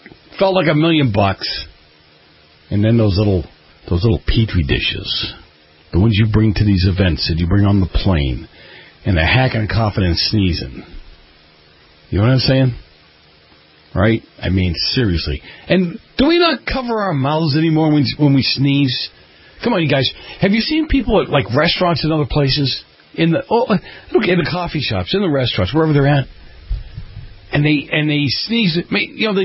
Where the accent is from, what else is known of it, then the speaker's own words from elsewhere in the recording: Boston, Massachusetts, United States; I was kind of making fun of New York because I'm from Boston originally.